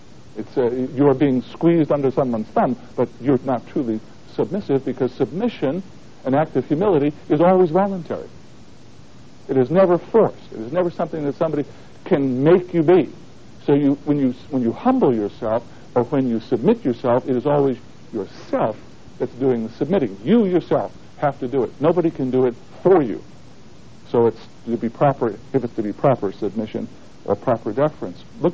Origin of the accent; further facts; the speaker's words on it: Boston, Massachusetts, United States; In fact, I come from Boston. And in Boston, you know, you get manners with your mother's milk. You're supposed to behave in a certain way because you're a proper Bostonian.